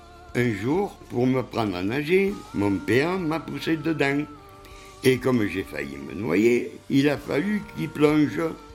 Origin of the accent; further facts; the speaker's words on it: Aix-en-Provence, Provence-Alpes-Côte d'Azur, France; now in Port-Saint-Louis-du-Rhône, France; Je suis d'adoption à Port-Saint-Louis. Je suis d'Aix. Mes parents habitaient une vieille ferme à la campagne.